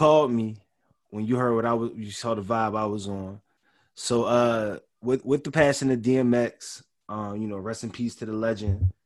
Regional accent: Philadelphia, Pennsylvania, United States; I'm in college at the time, right? I'm from Philly.

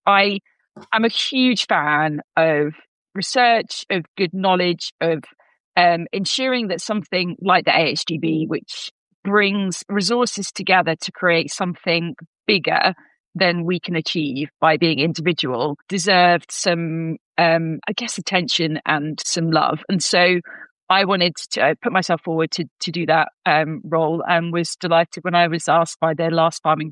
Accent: East of England, United Kingdom; I was born into farming in Norfolk, grew up on a mixed dairy and arable farm.

